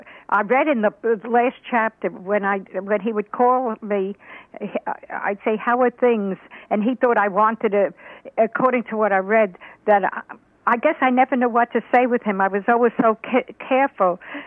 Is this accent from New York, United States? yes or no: yes; Brooklyn, New York, United States; Oh, in Brooklyn.